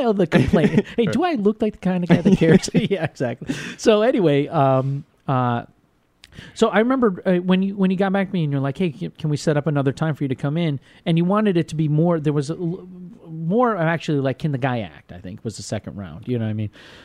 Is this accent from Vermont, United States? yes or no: yes; Vermont, United States; I'm from Vermont, man. I'm a hunter. I'm a fisher.